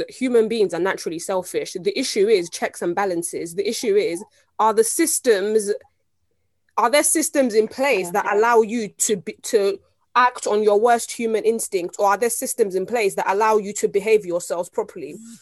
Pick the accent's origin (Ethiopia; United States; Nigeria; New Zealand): Nigeria; They're just as Nigerian, they're just as African as the rest of us.